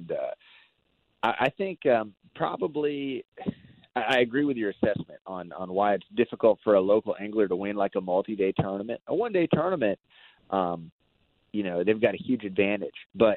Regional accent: Arizona, United States; I'm from Arizona, and in these situations, I'm not fishing Arizona techniques. I'm not doing anything I would have done in Arizona.

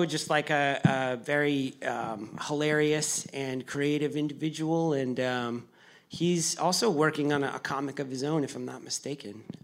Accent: Merrimack, New Hampshire, United States; But we are all from the same weird small town in New England.

